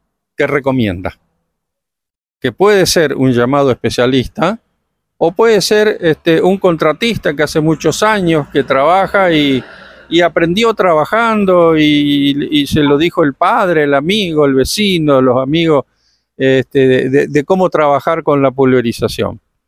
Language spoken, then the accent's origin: Spanish; Santa Fe, Argentina; como yo soy del norte de Santa Fe, casi Chaco, y en el campo se usa mucho una expresión